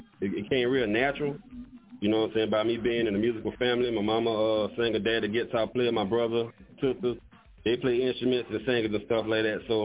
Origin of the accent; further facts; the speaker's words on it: Blackville, South Carolina, United States; I'm from Blairville, South Carolina. I'm a producer.